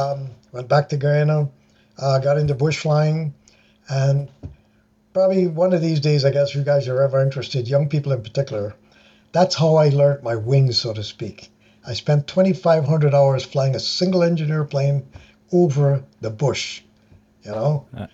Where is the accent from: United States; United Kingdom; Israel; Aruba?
Aruba; I was born in Aruba in the Caribbean, and we lived just about 2 or 3 minutes away from the airport, the Juliana International Airport.